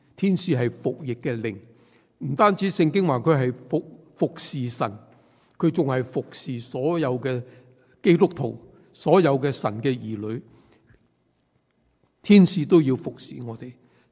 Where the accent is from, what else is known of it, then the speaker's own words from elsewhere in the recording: China; born there; 我说我们在大陆出世，我们都没有出世子，我们都没有这些证明